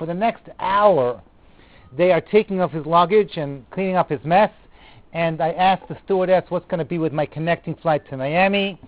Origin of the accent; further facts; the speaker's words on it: England, United Kingdom; But as a Brit, the English hate the Germans for a totally different reason.